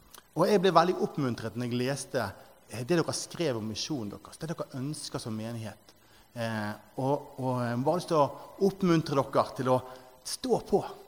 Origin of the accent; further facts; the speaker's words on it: Arna, Vestland, Norway; Men jeg er en gutt fra Arna